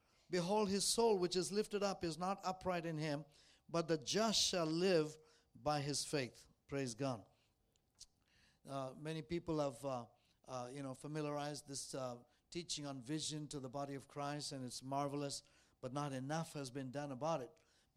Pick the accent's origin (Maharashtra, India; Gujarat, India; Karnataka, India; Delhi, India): Karnataka, India; Bangalore; now in United States; I'm from Bangalore, India. I've been in the United States for many, many years.